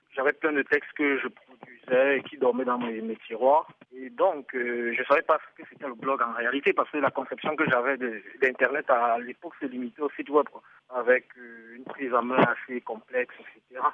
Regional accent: Cameroon; lorsqu'on est Camerounais, la plupart du temps, on ne se rend même pas compte de ce qu'on vit dans un pays où le seul fait de traverser la route, parfois, est déjà quelque chose d'extraordinaire

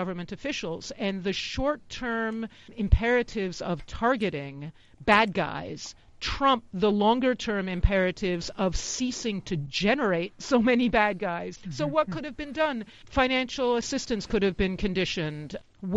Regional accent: United States; because I'm an American

